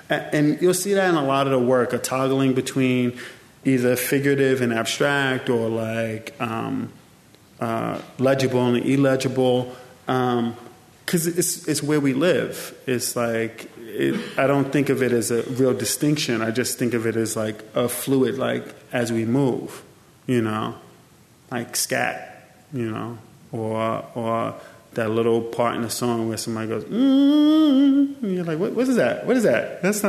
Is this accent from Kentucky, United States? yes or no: no; Brooklyn, New York, United States; And growing up in Bed-Stuy, there was a lot of forces that were working against me.